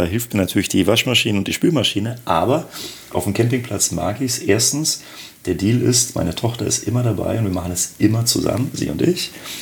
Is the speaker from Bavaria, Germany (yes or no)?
yes; Augsburg, Bavaria, Germany; born there; moved away as an adult; also born or lived in Frankfurt / Düsseldorf; now in Berlin, Germany; Mein Vater kam aus Norddeutschland und er hat mich hochdeutsch erzogen. Geboren in Augsburg, dort auch studiert, dann nach dem Abitur erst nach Frankfurt, dann nach Düsseldorf und jetzt seit 19 Jahren in Berlin.